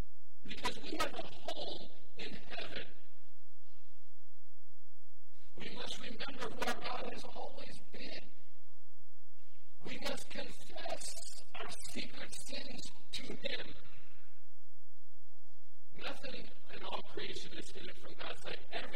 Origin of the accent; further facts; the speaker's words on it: Michigan, United States; also born or lived in Tennessee; I want to go back to Tennessee. It's cold here. I know it's cold because I grew up in Michigan.